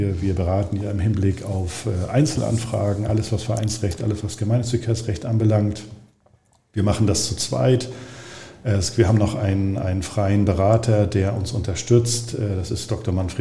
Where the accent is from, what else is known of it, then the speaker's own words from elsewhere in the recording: Rostock, Mecklenburg-Vorpommern, Germany; Ja, also ich bin in Rostock aufgewachsen, bin jetzt tatsächlich schon 52 Jahre alt.